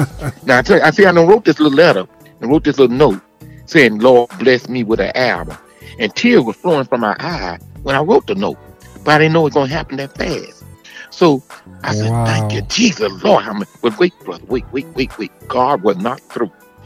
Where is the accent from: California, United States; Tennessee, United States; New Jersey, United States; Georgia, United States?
Tennessee, United States; Nashville; Well, I'm from Nashville, Tennessee. I grew up in Nashville, Tennessee.